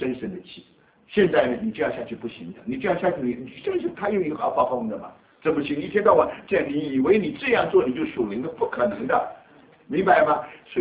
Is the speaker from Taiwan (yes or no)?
yes; Taiwan; now in United States; 我还记得我当刚刚来美国的时候